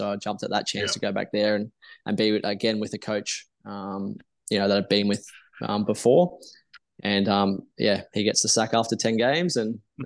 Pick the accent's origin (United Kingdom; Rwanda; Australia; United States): Australia; I'm Aussie through and through, and had nothing like that. So UK passport, no EU passport.